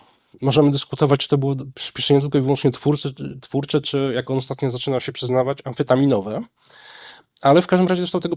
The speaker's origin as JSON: {"language": "Polish", "town": "Warsaw", "region": "Masovian Voivodeship", "country": "Poland", "tie": "born or raised there", "said": "jestem patologicznym warszawiakiem. Ja się tutaj urodziłem"}